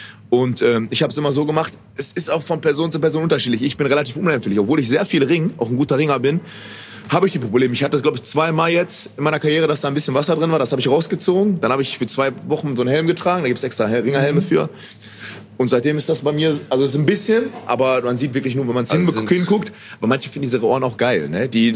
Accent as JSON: {"language": "German", "town": "Bottrop", "region": "North Rhine-Westphalia", "country": "Germany", "said": "ich komme aus Bottrop-Badenburg, die Ecke."}